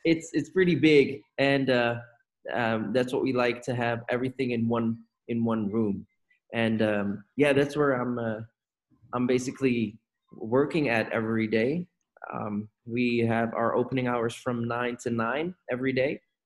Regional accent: Netherlands; I am from the Netherlands. I'm 26 years old.

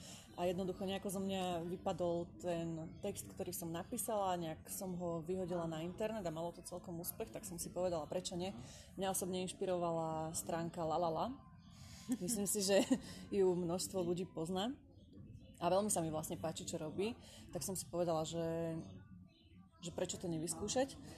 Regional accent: western Slovakia, Slovakia; Pochádzam zo západného Slovenska, ale viac by som to asi nekonkretizovala.

